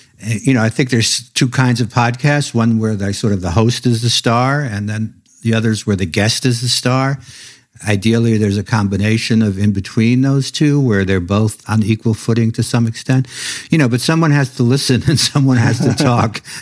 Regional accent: Brooklyn, New York, United States; And I was a kid growing up in Brooklyn and really had no access directly to any of that.

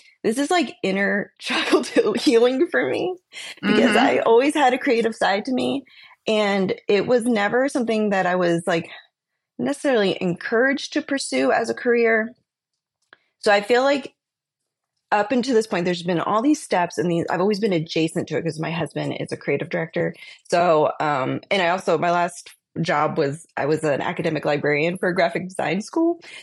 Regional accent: New Jersey, United States; now in Dayton, United States; yeah, I'm actually in Dayton, Ohio. Although I'm originally from New Jersey, so I don't know.

